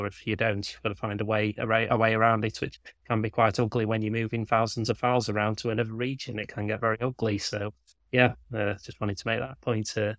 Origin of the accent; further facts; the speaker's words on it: Stoke-on-Trent, West Midlands, United Kingdom; but I'm from Stoke, words often get lost in translation. Weird version of English we speak over here.